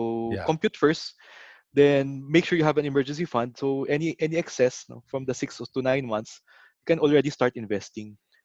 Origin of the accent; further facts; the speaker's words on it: Philippines; that's a modification already since I'm Filipino. I was born matipid, no? So I was born thrifty.